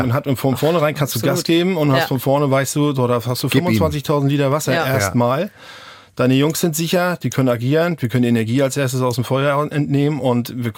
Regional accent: Germany; ich komme aus Deutschland, sind dänische Schule gegangen, beherrschen die Sprache komplett. So 100%.

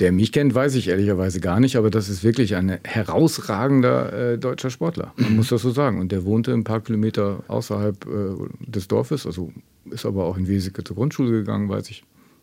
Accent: East Netherlands, Netherlands; accent: East Dutch; German is a second language; Ja, ich habe so einen ostniederländischen Akzent. Ich habe in Amsterdam gelebt eine Zeit lang und da haben die Leute schon gedacht, ich komme vom Land. Also so einen Akzent habe ich.

